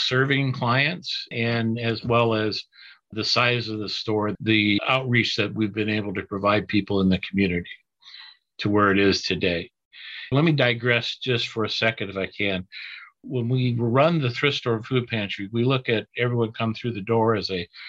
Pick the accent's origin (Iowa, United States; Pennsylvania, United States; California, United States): Iowa, United States; Council Bluffs; Even though I was born and raised here in Council Bluffs, I felt like I didn't know the city anymore or the community.